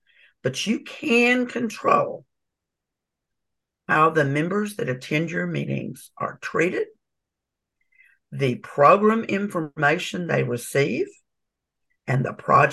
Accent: Texas, United States; I'm from Texas, and I am the other Southwest region rep for this committee.

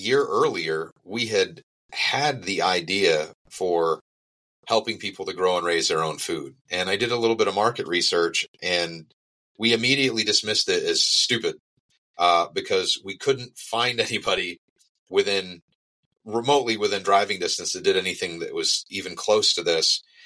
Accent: Prospect, Maine, United States; now in North Carolina, United States; long story is, we're both from Maine.

